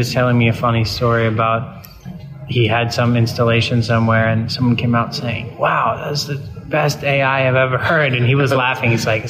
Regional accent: New York, United States; No, I'm from New York.

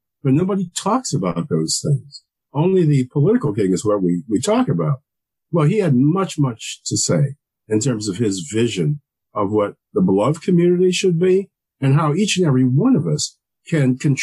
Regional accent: Evanston, Illinois, United States; I remember his presence in Chicago, because I grew up in Evanston, Illinois, a suburb of Chicago.

